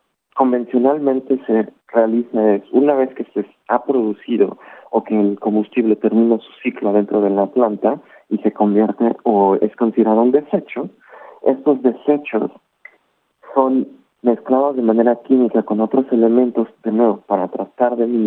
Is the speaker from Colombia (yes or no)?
no; Mexico; yo soy ingeniero de México